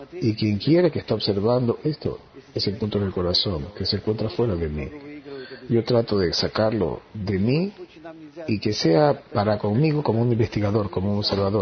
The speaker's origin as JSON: {"language": "Spanish", "country": "Slovakia", "said": "Yo soy de Eslovaquia."}